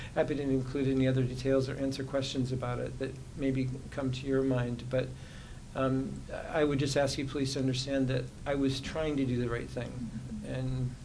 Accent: New York, United States; I'm from New York, and when I pulled up, I just stopped where I could stop.

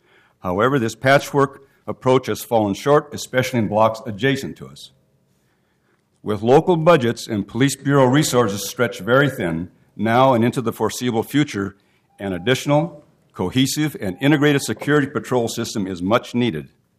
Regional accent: Portland, Oregon, United States; I retired and returned to my hometown of Portland, Oregon 5 years ago. My wife and I, both Portland natives

